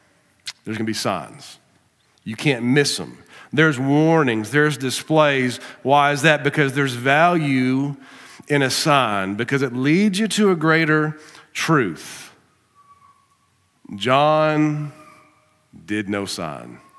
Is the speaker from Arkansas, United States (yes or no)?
yes; Arkansas, United States; Now, we're from South Arkansas. We know about gators, but Florida is a different world.